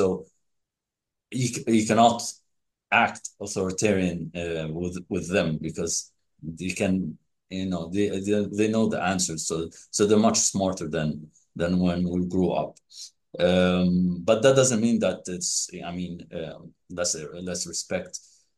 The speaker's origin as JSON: {"language": "English", "country": "Egypt", "said": "Where I come from, I'm from the Middle East, from Egypt in particular, and of course, no, we don't consider ourselves Arabs or Africans."}